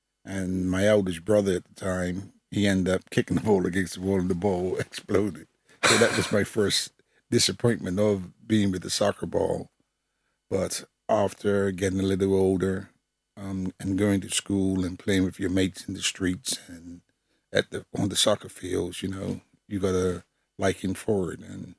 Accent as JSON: {"language": "English", "country": "Bermuda", "said": "I'm from Bermuda, former West Ham United football player."}